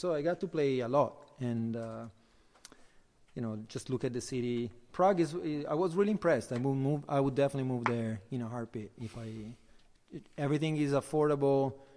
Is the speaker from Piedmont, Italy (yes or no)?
yes; Turin, Piedmont, Italy; now in Philadelphia, United States; So I feel very at home in Philadelphia because it reminds me so much of my hometown.